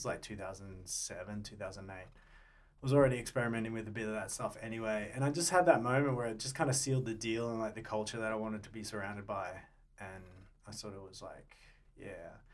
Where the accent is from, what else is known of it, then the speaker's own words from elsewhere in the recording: Brisbane, Queensland, Australia; I was up in Brisbane. That's where I'm from. I'm from Brizzy.